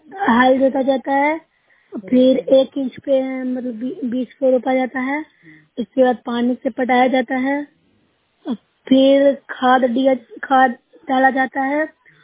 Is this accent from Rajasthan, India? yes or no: no; Bihar, India; मैं nursery block से हूँ, जिला नालंदा से हूँ।